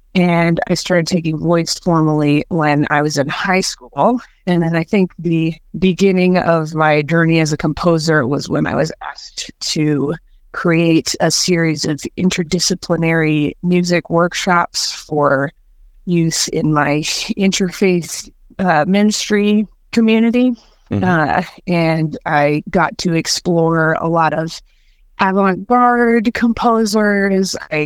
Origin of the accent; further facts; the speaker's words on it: New Orleans, Louisiana, United States; born there; I was born in New Orleans, Louisiana.